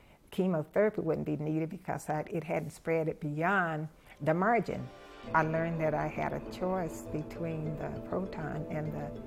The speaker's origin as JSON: {"language": "English", "town": "Macon", "region": "Georgia", "country": "United States", "tie": "born or raised there", "said": "I was born in Macon, Georgia, and grew up there."}